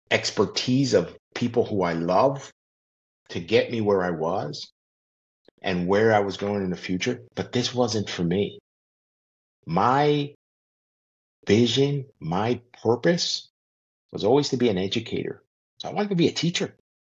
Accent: Newark, New Jersey, United States; born there; So I was born in Newark, New Jersey, in the 1960s. So the gray hair is real.

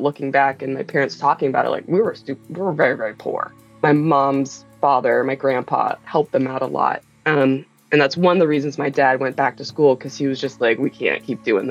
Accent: New Jersey, United States; now in Alexandria, United States; No, I grew up in New Jersey. With, as this goes on and I get a little bit more animated, you'll be able to hear probably the accent a little bit.

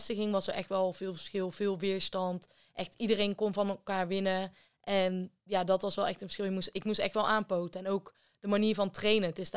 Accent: Breda, North Brabant, Netherlands; Want ja, ik kom zelf uit Breda, het was net over de grens.

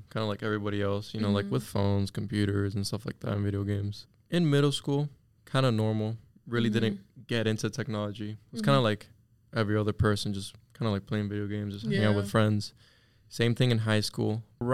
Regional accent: Miami, Florida, United States; I'm from Miami. I'm a Miami boy. My parents are from Venezuela, mm-hmm. but I was born here. Mm-hmm. In Westchester, is close by in mm-hmm. FIU. It's like about 10 minutes away-ish. Mm. So I grew up here.

